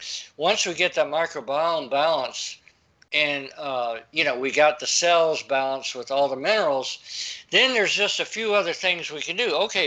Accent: Fort Walton Beach, Florida, United States; they train in Hurlburt Airfield, where I grew up in Fort Walton Beach, Florida

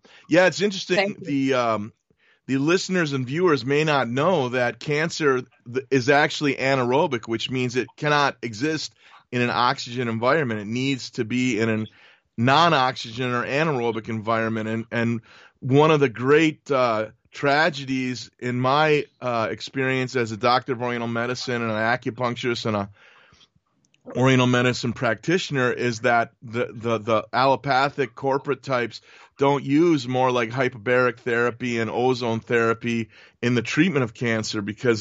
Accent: Wisconsin, United States; Yeah, the where I grew up in Wisconsin, there's a lot of drinking there.

